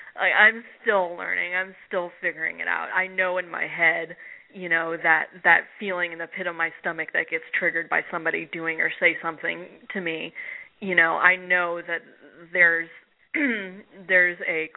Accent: Orlando, Florida, United States; when I was talking about the Orlando Film Festival earlier and how it'd be so great to go back to my hometown

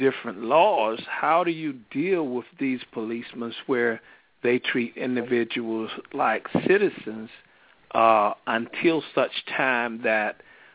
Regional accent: Enfield, New Hampshire, United States; what type of environment I grew up in Enfield to leave Enfield, and that's what most people do.

